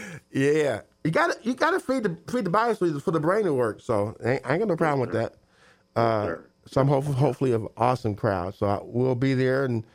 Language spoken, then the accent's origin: English; Terre Haute, Indiana, United States; When I was my hometown, Terrell, Indiana, so we had the ISU campus.